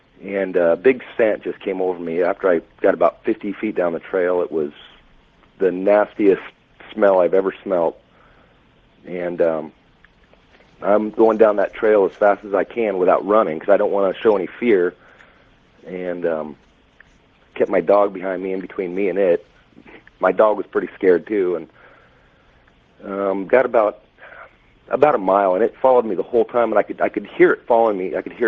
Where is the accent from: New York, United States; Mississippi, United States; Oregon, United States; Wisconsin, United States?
Oregon, United States; from Oregon.